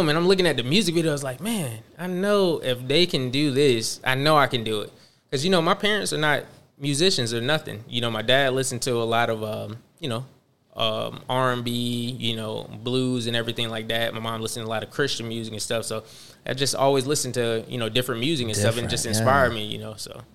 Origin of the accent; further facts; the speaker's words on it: Panama City, Florida, United States; also born or lived in Chesapeake, Virginia / Spring Hill, Florida; now in Ruskin, United States; Originally from Panama City, Florida.